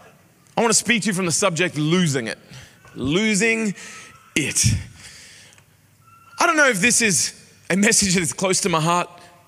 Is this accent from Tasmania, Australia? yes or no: no; Sydney, New South Wales, Australia; also born or lived in Doncaster; I grew up in Sydney, I only know NRL